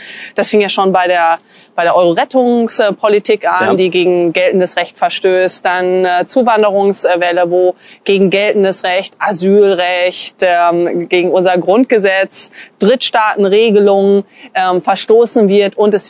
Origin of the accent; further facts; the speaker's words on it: West Germany, Germany; ich bin in Westdeutschland groß geworden, ich bin Baujahr 79.